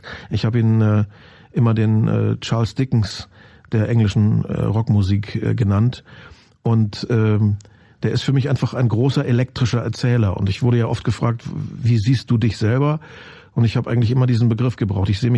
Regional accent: Lusatia, Germany; Ich stamme aus der Lausitz. Meine sämtlichen Vorfahren sind aus Guben. Früher nannte man das Wilhelm-Pieck-Stadt in der DDR. Mhm. Da komme ich her und das sind meine Wurzeln.

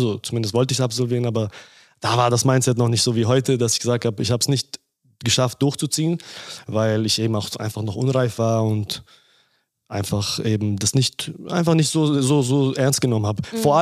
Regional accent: Munich, Bavaria, Germany; ich komme aus München

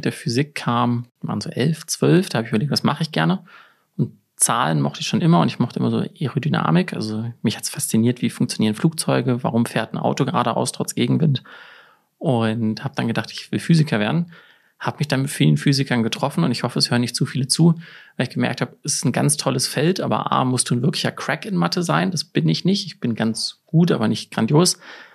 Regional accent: Cologne, North Rhine-Westphalia, Germany; born there; Das ist wirklich so, also das Krankenhaus, wo ich geboren bin, ist wirklich so in der Kölner Altstadt. Also viel mehr Köln geht eigentlich nicht.

